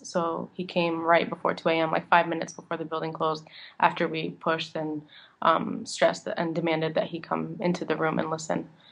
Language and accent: English; Gaza Strip, Palestine; I'm a Palestinian, I'm from the Gaza Strip